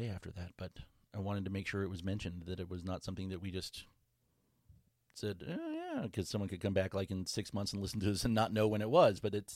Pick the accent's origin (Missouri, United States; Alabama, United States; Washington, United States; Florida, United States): Florida, United States; Sophomore, junior in high school, I was born over here, but I grew up in South Florida.